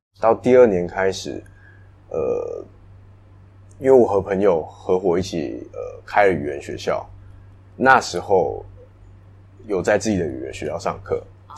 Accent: Taiwan; now in Bangkok, Thailand; 我是LA 语言学校的负责人，我来自台湾。

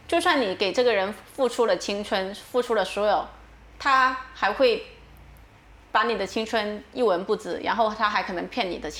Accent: Guangzhou, Guangdong, China; now in Thailand; 就是用我们广州话就说好来肥了，

